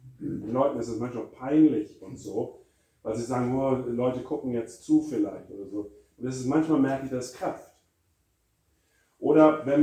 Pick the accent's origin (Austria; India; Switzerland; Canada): India; also born or lived in North Germany; ich bin Norddeutscher, bin in Indien aufgewachsen